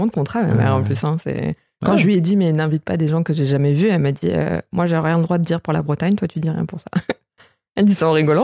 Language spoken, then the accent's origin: French; India; accent: Indian; French is a second language; now in France; j'ai perdu mon accent indien depuis longtemps en français aussi.